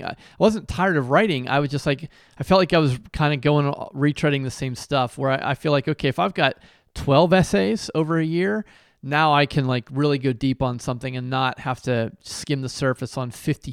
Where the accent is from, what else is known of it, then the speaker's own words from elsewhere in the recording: Monroeville, Pennsylvania, United States; Shout out Monroeville, PA, my hometown.